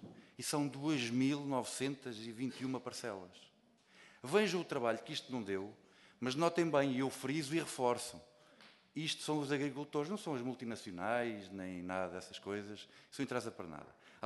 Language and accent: Portuguese; Centro, Portugal; Eu venho do Centro-Norte, venho da zona de Mondego